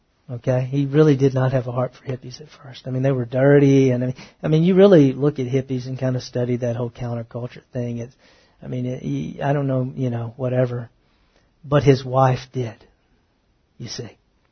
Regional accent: Texas, United States; I mean, I'm from the South. I'm from East Texas, okay? I'm not from the West Coast, but I've been out on the West Coast. I'm glad I'm from Texas

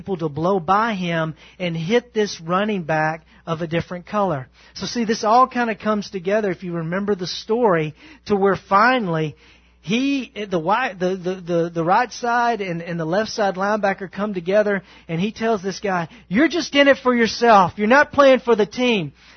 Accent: the South, United States; I was born in 1970. But I can guarantee you this, growing up in the South, I still saw the effects 15 years yet later.

